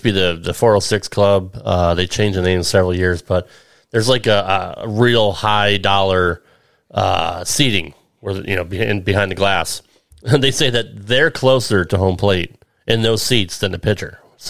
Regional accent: New England, United States; I'm a Red Sox fan. I grew up in New England, so I love the Red Sox.

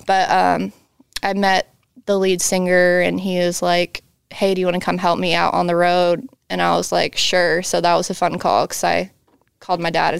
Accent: Charlotte, North Carolina, United States; growing up in Charlotte, like the thing to do was go to country concerts, you know, like that was like the highlight of everything, you know, growing up.

